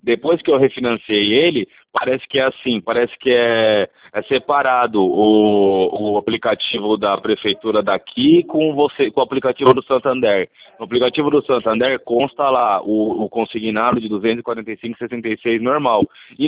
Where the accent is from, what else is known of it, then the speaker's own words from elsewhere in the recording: Itanhaém, São Paulo, Brazil; Eu sou aqui de Itanhaém, litoral de São Paulo.